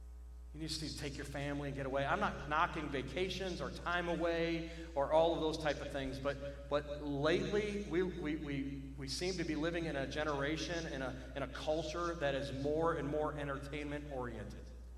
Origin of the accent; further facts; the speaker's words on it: Michigan, United States; now in Louisiana, United States; I was born and raised in Michigan, but I don't know. I can play golf year-round here in Louisiana.